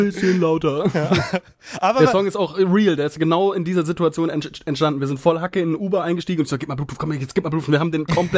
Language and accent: German; Frankfurt am Main, Hesse, Germany; born there; ich bin geboren in Frankfurt am Main, ich bin 28 Jahre alt